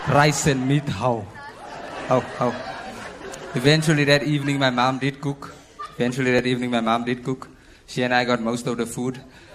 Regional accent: Eldorado Park, Gauteng, South Africa; They have about 10 extensions, and I was born in extension 6.

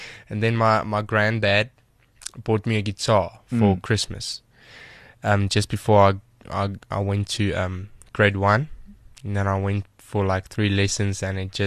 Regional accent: Bloemfontein, Free State, South Africa; Yes, I'm from Bloemfontein.

